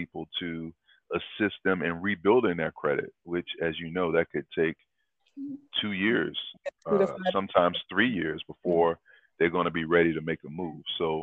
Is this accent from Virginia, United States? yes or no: yes; Lynchburg, Virginia, United States; now in Waldorf, United States; I was born and raised in Lynchburg, Virginia, which is a little bit south from here.